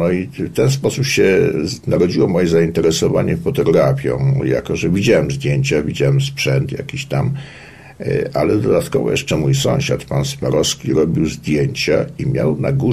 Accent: Kraków, Lesser Poland, Poland; born there; Ja się urodziłem w Krakowie w 1945 roku

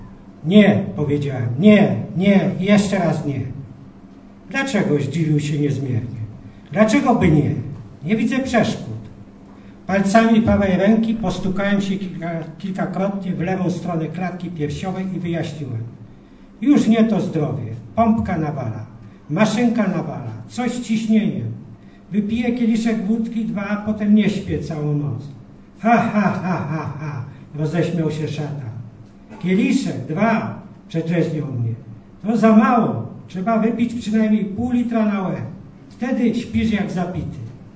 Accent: Bożęcin, Subcarpathian Voivodeship, Poland; born there; bo ja się urodziłem w Bożęcinie.

